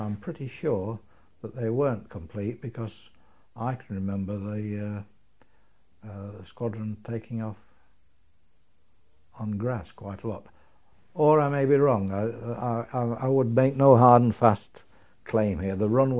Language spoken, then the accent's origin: English; Chesterfield, East Midlands, United Kingdom; because I was from Chesterfield, which is close to Hucknall and close to Derby